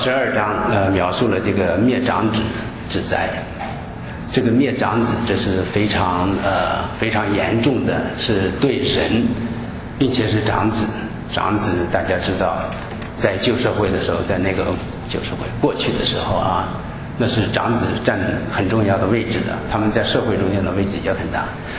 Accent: Hebei, China; 在我们家，我们河北人都是住的平房，很低，

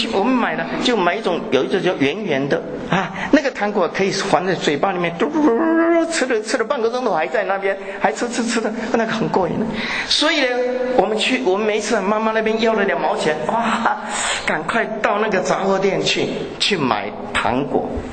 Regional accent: Taiwan; 只有那个小的，我们台湾话叫做干妈屌，很小的店

